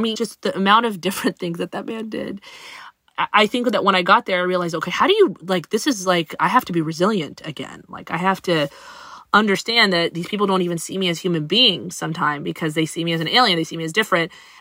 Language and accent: English; Huntsville, Alabama, United States; I think that that resiliency, it was very important to me because I grew up in Alabama.